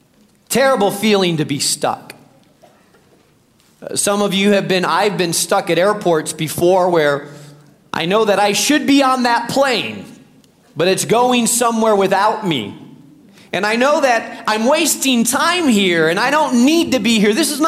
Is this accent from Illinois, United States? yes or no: yes; Chicago, Illinois, United States; I mean, we're from Chicago, so we've all experienced in the middle of a bad, bad winter how your car gets stuck in an alley or in a parking space.